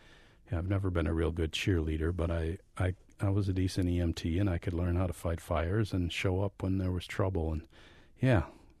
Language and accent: English; New Auburn, Wisconsin, United States; when I moved back to my hometown of New Auburn in 1995, I'd been away for 12 years